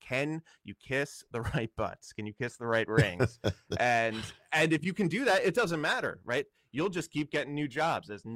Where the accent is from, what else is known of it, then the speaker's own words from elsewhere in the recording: Washington, District of Columbia, United States; And I can say that because I'm from Washington, D.C., and you can see those people.